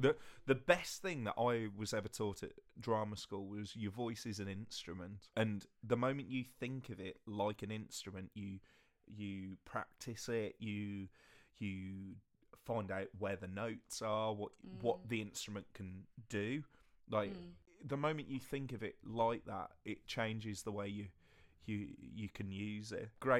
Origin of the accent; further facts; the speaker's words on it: Birmingham, West Midlands, United Kingdom; But I am from Birmingham